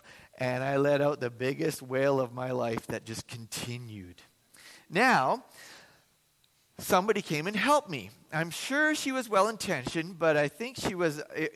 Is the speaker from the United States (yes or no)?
no; Vancouver, British Columbia, Canada; I grew up in Vancouver